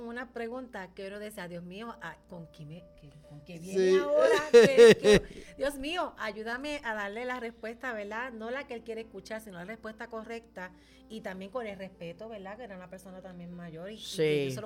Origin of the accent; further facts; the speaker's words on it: Lares, Puerto Rico; also born or lived in San Sebastián; Así que para mí siempre Lares es como más mi casa por el hecho de que mi niñez la viví en Lares esos primeros años.